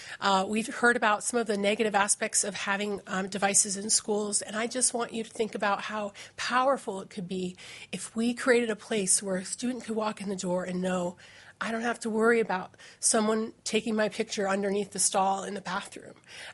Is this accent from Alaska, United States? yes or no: yes; Fairbanks, Alaska, United States; I'm from Fairbanks.